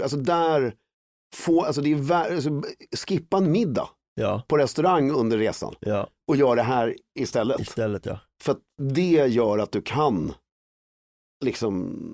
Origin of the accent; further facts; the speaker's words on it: Sweden; det är klart jag är svensk